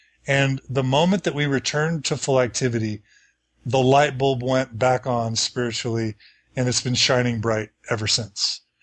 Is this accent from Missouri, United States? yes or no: no; Texas, United States; moved away as an adult; also born or lived in Washington, D.C. / Chicago / Seattle; now in Logan, United States; I grew up in Texas the whole time, you know, in the church.